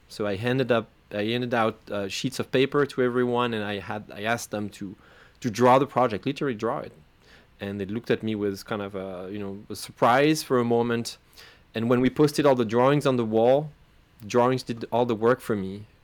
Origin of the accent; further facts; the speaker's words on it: France; first language French; English is a second language; Also, I am from France. I'm French. You know, English is not my native language